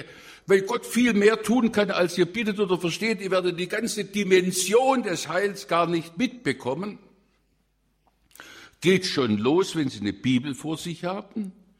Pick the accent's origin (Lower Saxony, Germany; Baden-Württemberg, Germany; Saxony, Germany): Baden-Württemberg, Germany; Ich komme aus Württemberg und deshalb kann ich meine Sprache nicht verleugnen.